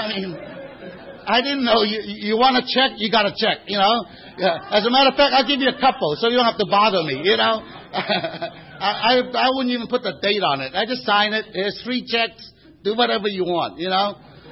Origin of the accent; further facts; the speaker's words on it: Macau; English is a second language; now in United States; I have to tell you that I'm not really from Santa Rosa or Santa Ana. I am really from China. I was born in this place called Macau, which is about 30 miles east of Hong Kong, and today it's part of China.